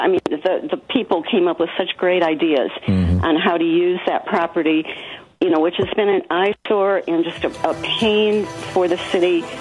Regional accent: Michigan City, Indiana, United States; born there; I was born in Michigan City, Indiana, which is the home of the Indiana State Prison since 1860.

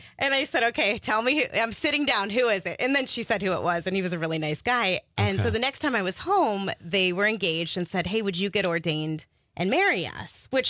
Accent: Youngstown, Ohio, United States; Every time I tell people I'm from Youngstown, that's what they ask.

